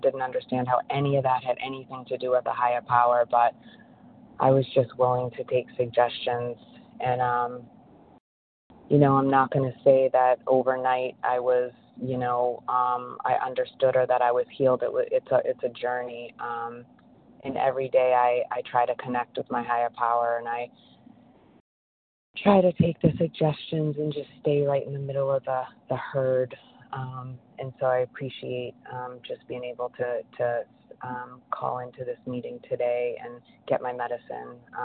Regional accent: Massachusetts, United States; I'm from Massachusetts.

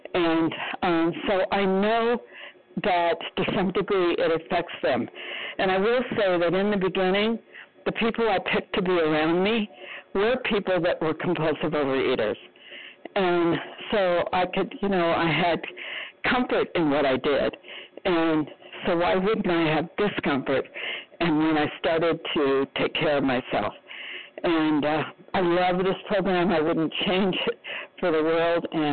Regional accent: Arizona, United States; I am from Arizona.

